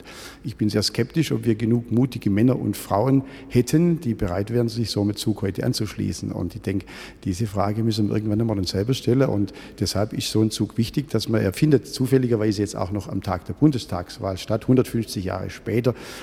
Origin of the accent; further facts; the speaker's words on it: Balingen, Baden-Württemberg, Germany; Überhaupt nicht, der war total vergessen bei uns in Balingen-Dürrwangen.